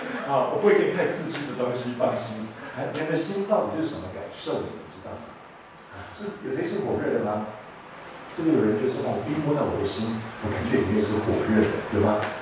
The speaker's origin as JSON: {"language": "Chinese", "country": "Singapore", "said": "我来自新加坡，新加坡，你们有去过新加坡吗？"}